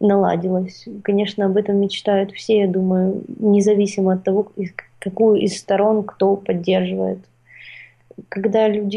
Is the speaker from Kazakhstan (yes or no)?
no; Ukraine; потому что я украинка, потому что я здесь живу.